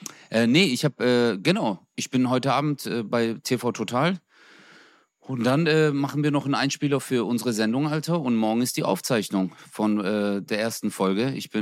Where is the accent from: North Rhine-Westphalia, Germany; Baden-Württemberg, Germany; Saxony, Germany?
North Rhine-Westphalia, Germany; Gelsenkirchen; ich komme ja aus Gelsenkirchen.